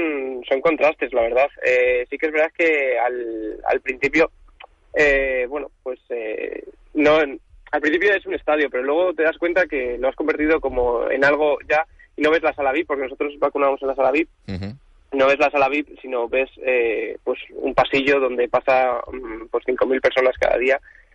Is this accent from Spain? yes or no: yes; Ponferrada, Castile and León, Spain; Bueno, yo es que soy de Ponferrada, de León.